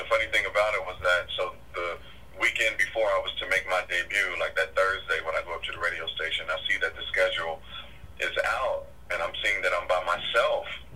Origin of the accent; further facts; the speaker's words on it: Dayton, Ohio, United States; moved away as an adult; I'm from Dayton, Ohio.